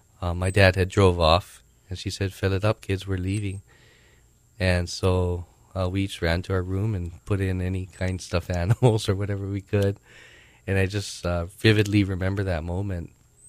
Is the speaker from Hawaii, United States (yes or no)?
yes; Aina Haina, Hawaii, United States; I grew up in Ainahaina Valley. And we went to Ainahaina Elementary School, my brothers and I.